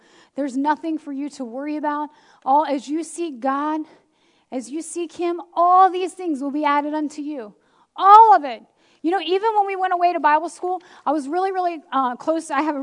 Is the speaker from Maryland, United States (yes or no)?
yes; Maryland, United States; Now, I'm from the Eastern Shore, so from here to like Trap, I have family every 5 minutes.